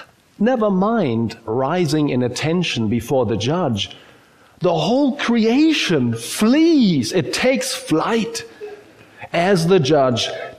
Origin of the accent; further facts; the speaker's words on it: Germany; born there; English is a second language; I was born in Germany, and so English is not my native language.